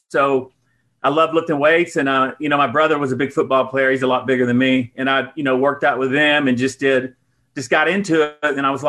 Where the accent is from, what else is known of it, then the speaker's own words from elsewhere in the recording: Texas, United States; now in Dallas, United States; Yeah, born and raised like West Texas, and then Houston and now Dallas. But yeah, born and raised. I'm a Texan.